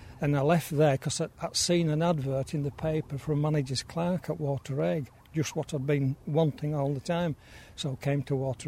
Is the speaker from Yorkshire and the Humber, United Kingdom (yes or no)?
yes; Swillington, Yorkshire and the Humber, United Kingdom; born there; I was born in Swillington